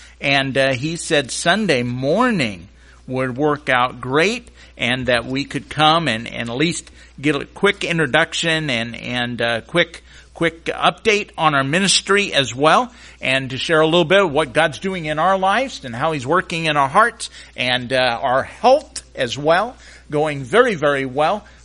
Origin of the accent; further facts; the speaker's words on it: South Dakota, United States; I grew up in South Dakota, the Black Hills, and growing up in the Black Hills, I was going to a Christian school